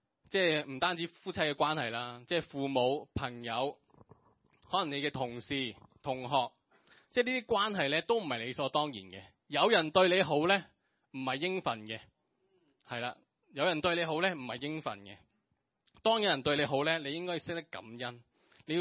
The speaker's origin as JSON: {"language": "Cantonese", "country": "China", "said": "我哋中國人啦，中國人啦"}